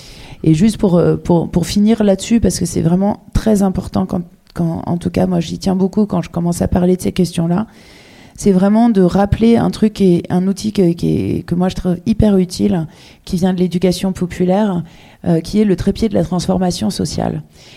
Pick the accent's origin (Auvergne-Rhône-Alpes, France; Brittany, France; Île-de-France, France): Auvergne-Rhône-Alpes, France; moi je viens de la Drôme, en Drôme-Ardèche